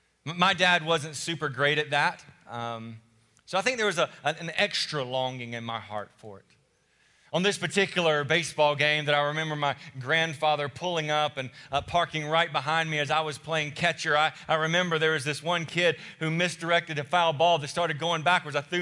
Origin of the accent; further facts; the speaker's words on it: Barnwell, South Carolina, United States; I'm also from South Carolina, another small town, Barnwell, South Carolina, and grew up in a similar sort of home where all my family lived in the same area